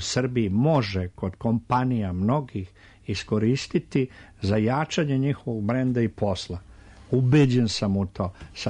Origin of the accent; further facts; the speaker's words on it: Višegrad, Republika Srpska, Bosnia & Herzegovina; Ali, ako ja uzmem prosim rodom iz Višegrada, moj Višegrad